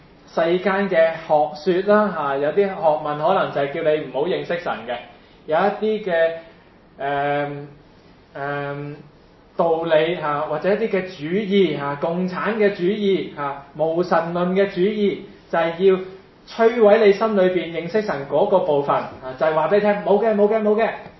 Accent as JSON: {"language": "Chinese", "country": "China", "said": "譬如我们中国人有时候讲凭良心做事"}